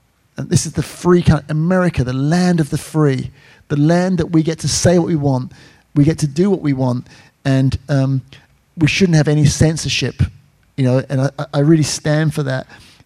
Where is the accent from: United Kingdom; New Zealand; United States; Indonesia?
United Kingdom; England; also born or lived in Ireland; I grew up in England, Rome in Ireland.